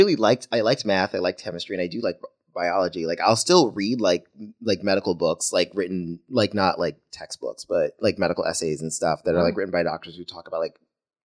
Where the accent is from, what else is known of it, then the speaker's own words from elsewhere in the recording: New York City, New York, United States; born there; I actually went to college in Connecticut. I was born in New York City.